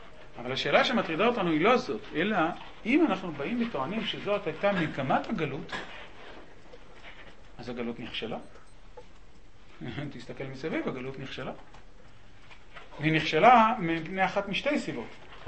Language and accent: Hebrew; Herzliya, Tel Aviv District, Israel; אני גדלתי בסביבה מאוד, בעיירת פיתוח מאוד מאוד מאוד חילונית, שמה הרצליה פיתוח.